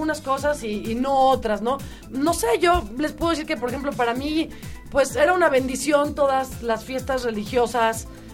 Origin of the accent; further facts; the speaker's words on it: Mexico City, Mexico; born there; yo que nací en Polanco, que es una colonia que me fascina, es 100% plural